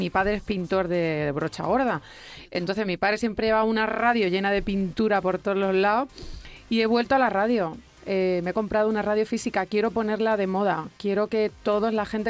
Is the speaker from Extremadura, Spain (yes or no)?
yes; Extremadura, Spain; Eso es, super, es que vengo de Extremadura. Y vengo.